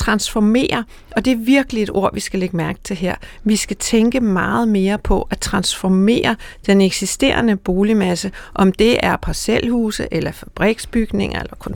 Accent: Tureby, Zealand, Denmark; Der, hvor jeg kommer fra, Turby, syd for Køge, der kan man komme til på 28 minutter nu.

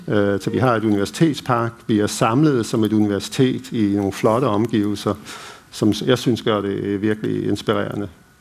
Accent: Canada; also born or lived in France; now in Aarhus, Denmark; jeg er opvokset i Canada, og så boede i Frankrig en del år. Jeg har boet i 17 år i Aarhus

